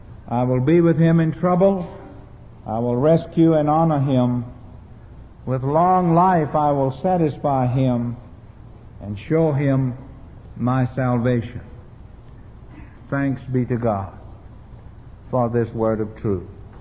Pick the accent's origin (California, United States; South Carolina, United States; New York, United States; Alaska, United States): South Carolina, United States; Kingstree; In my hometown and Bennett Brown's hometown of King Street, South Carolina, the Williamsburg Presbyterian Church was founded in 1736.